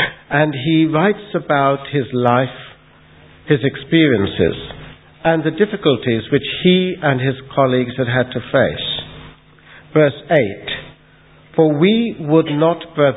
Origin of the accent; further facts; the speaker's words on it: Guyana; born there; I was born in Guyana, South America. My father's side were both father and mother from British India, and father's side from Northern India, and my mother's side from the Northwest frontier.